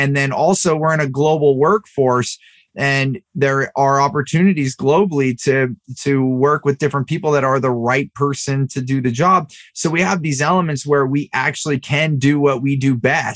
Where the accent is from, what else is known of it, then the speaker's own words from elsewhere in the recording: California, United States; I grew up in the Bay Area, and, you know, now, you know, over four decades of living in California